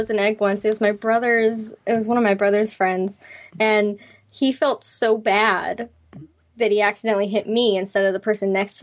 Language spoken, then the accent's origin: English; Reno, Nevada, United States; born there; I was born in Reno, Nevada, where paganism is still very much alive.